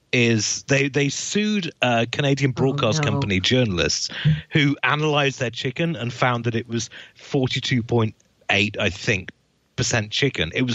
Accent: United Kingdom; But no, I mean, as a Brit, this has been something

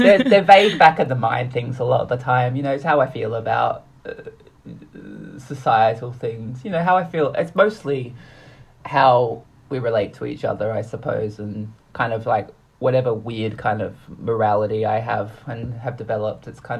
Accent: Adelaide, South Australia, Australia; now in Melbourne, Australia; Like I grew up in Adelaide, and like when I was growing up, there was like very little that was exciting.

